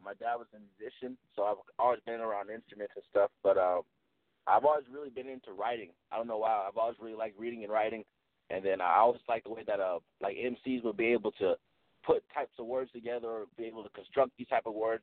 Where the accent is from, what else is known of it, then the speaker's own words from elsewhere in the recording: El Paso, Texas, United States; also born or lived in Killeen; Yeah, I was born in Killeen, Texas, and I moved out to El Paso, Texas. I've pretty much been here ever since I was two.